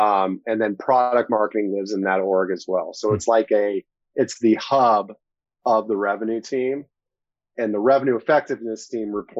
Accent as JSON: {"language": "English", "region": "Indiana", "country": "United States", "accent": "Indiana", "said": "it's my Indiana accent that's throwing you off."}